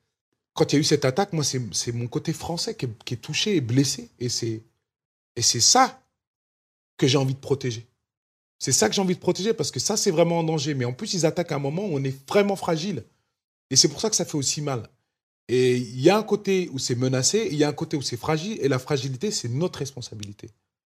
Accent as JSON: {"language": "French", "country": "United States", "second_language": "French", "lives_now": "France", "said": "Je suis rentré chez moi aux États-Unis pendant un petit moment."}